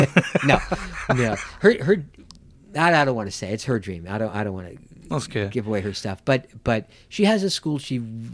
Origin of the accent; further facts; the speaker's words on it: New York, United States; I grew up in New York.